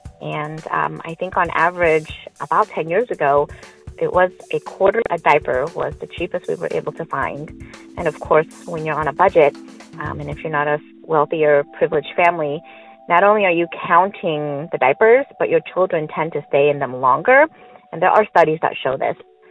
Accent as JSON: {"language": "English", "town": "Portland", "region": "Oregon", "country": "United States", "said": "I'm from Portland, Oregon."}